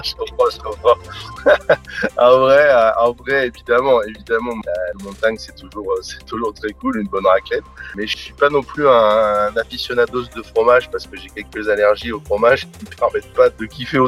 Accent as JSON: {"language": "French", "town": "La Frette-sur-Seine", "region": "Île-de-France", "country": "France", "said": "Je viens de La Frette-sur-Seine dans le 95."}